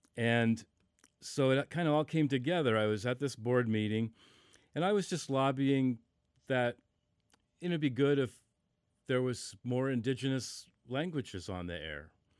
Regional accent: Ketchikan, Alaska, United States; Well, I was born in Ketchikan, and both of my parents were born in Ketchikan. My dad's from the Haida village of Kasan, which is on Prince of Wales Island. But I went to grade school and junior high school in Ketchikan

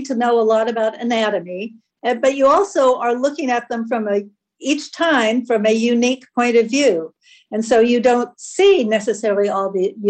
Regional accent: Los Angeles, California, United States; born or raised there

